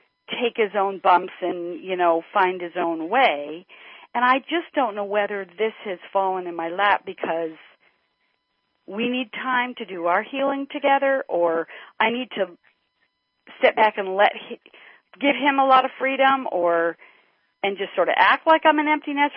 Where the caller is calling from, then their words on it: Sacramento, California, United States; Sacramento, California.